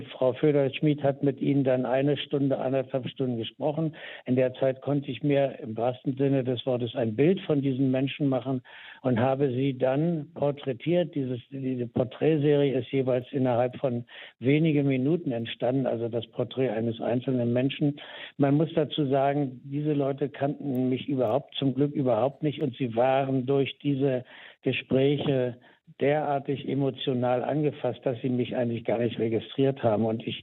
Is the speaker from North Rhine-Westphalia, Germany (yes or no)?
no; Berlin, Germany; Meine Eltern sind hier geboren. Mein Großvater hatte 1900 schon eine Bierkneipe in Berlin-Schöneberg. Also ich bin ein echter Berliner